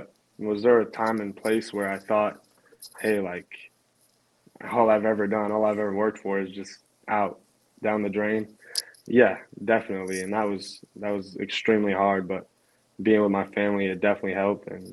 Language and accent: English; Canada; I'm a dude from Canada.